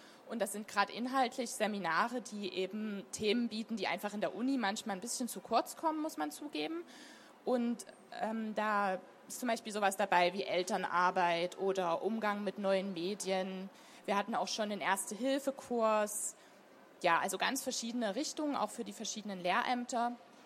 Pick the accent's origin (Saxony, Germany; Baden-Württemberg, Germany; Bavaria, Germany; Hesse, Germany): Saxony, Germany; wieder so ein bisschen in meine Heimatregion, das ist so um Dresden herum, zurückgehen wollte.